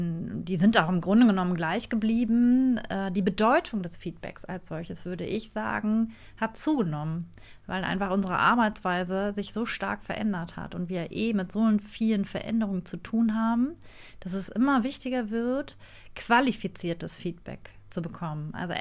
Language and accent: German; Düsseldorf, North Rhine-Westphalia, Germany; Ich komme aus Düsseldorf, bin hier groß geworden, lebe hier, liebe diese Stadt